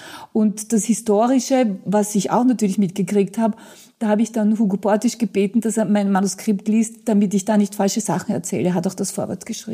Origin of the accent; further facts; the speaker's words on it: Vienna, Austria; Ich bin ein Kind der Stadt Wienerin seit 1943.